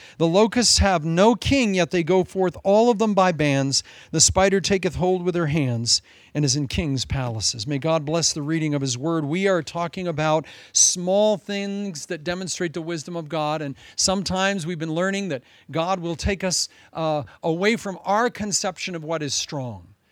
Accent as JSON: {"language": "English", "region": "Midwest", "country": "United States", "said": "I'm from the Midwest. We have our own version of locusts."}